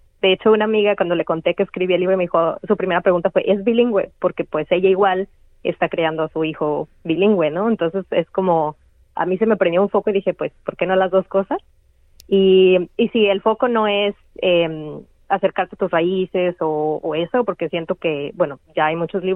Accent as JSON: {"language": "Spanish", "country": "Mexico", "tie": "born or raised there", "said": "Creciendo en México, yo creo que sí se ven mucho las diferencias entre lo que los niños pueden hacer y lo que las niñas pueden hacer o no pueden hacer."}